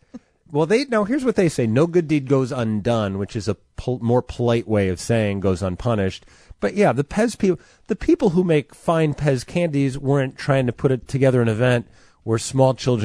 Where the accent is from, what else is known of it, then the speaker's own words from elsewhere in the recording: Oak Forest, Illinois, United States; now in Evanston, United States; where I grew up in Oak Forest, we had a 4th of July parade every year. Actually, they do where I live now in Evanston, too.